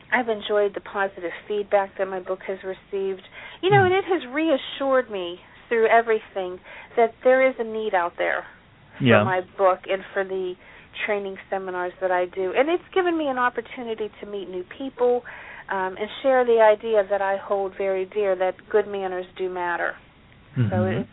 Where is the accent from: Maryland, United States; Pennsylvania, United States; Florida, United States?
Pennsylvania, United States; here I sit in, you know, southwestern Pennsylvania, in my home, in my hometown